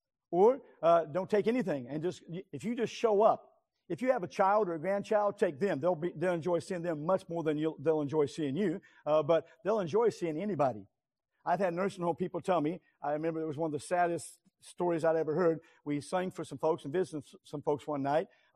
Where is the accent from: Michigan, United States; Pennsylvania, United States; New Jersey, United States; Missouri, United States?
Missouri, United States; now in Texas, United States; I grew up in Missouri. Missouri is different than Texas, by the way.